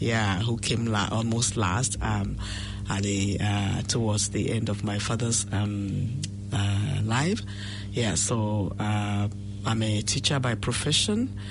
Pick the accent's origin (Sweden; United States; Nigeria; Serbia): Nigeria; I'm a Nigerian, born into a Christian family.